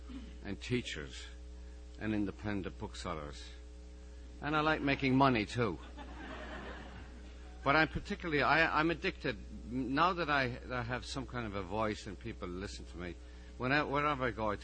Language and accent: English; Limerick, Munster, Ireland; When I grew up in Limerick, there wasn't much in the way of books.